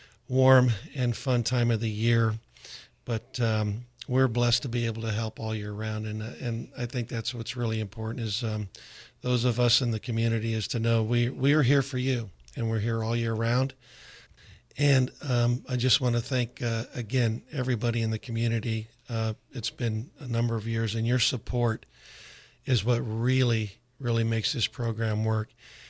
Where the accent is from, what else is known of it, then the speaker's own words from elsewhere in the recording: San Diego, California, United States; I was raised in San Diego basically by my mom. My father was out to sea all the time, so my mom raised 5 kids